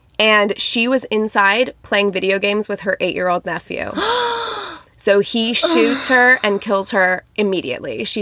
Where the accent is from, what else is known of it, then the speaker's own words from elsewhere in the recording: Midwest, United States; But, like, I'm from the Midwest where people do that.